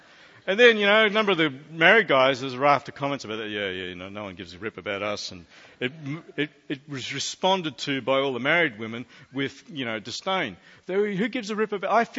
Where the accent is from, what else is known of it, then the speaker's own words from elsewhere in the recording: Australia; After all, I'm an Australian, right?